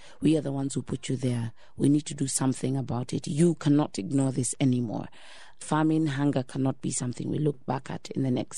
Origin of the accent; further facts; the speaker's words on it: Kenya; What would be ideal for me as an African, as a Kenyan, as a citizen